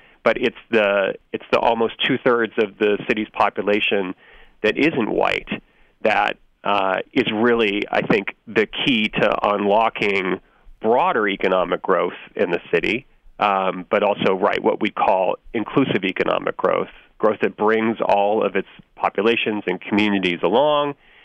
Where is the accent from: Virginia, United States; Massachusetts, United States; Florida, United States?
Massachusetts, United States; I'm looking at my home state. I'm looking at Massachusetts.